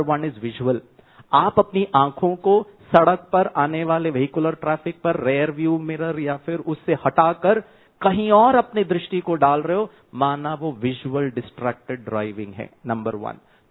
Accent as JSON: {"language": "Hindi", "region": "South India", "country": "India", "said": "Sorry, ये मैं south Indian हूं इसीलिए साउथ इंडियन पिक्चर लगाया है।"}